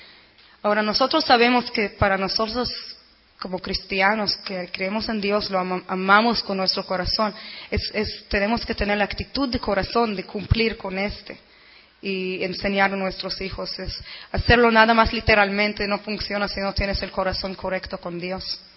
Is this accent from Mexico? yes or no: no; Israel; Spanish is a second language; moved away; yo crecí en Israel